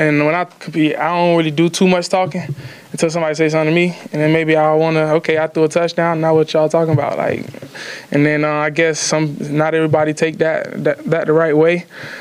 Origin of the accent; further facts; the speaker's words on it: Tampa, Florida, United States; But I'm from Tampa.